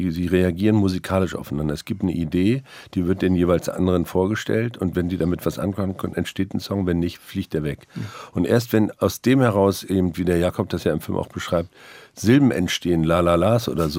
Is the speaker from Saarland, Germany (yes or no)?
no; Neustrelitz, Mecklenburg-Vorpommern, Germany; born there; dass da das Wort Neustrelitz in einem 1800 Seiten Roman auftaucht, das ist meine Geburtsstadt.